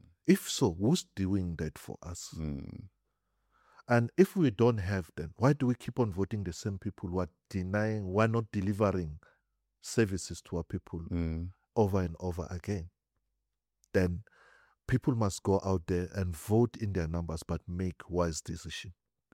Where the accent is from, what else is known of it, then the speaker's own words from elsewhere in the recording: South Africa; I'm born and bred in South Africa.